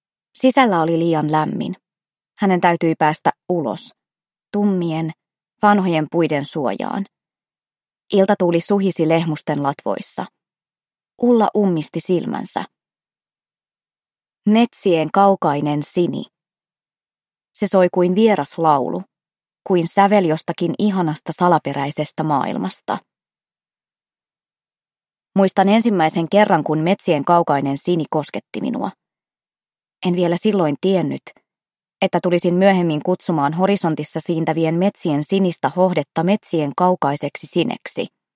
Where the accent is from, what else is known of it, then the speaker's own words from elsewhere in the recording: Turku, Southwest Finland, Finland; Olen syntynyt Turussa ja opiskellut siellä ekaluokkalaisesta maisteriksi ja vielä sen jälkeenkin täydentänyt kirjallisuustieteen opintojani.